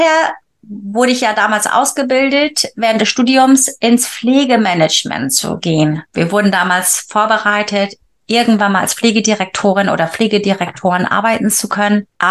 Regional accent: Wilhelmshaven, Lower Saxony, Germany; now in Bremen, Germany; komme ursprünglich aus Friesland, ja, geboren in Wilhelmshaven, aber mein Erwachsenenleben, sage ich immer, hat in Bremen angefangen.

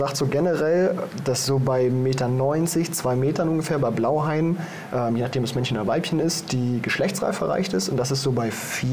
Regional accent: Germany; wie du schon sagst, ich komme aus Deutschland.

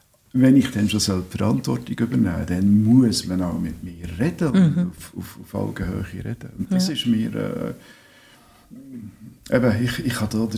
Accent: Switzerland; Bei uns in der Schweiz ist das Volk die Regierung.

